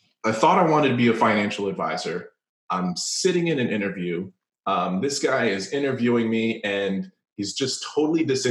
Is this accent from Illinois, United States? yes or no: yes; Chicago, Illinois, United States; My parents are both Caribbean immigrants. I grew up in Chicago. I was born in the U.S. I grew up in Chicago in the 80s and 90s.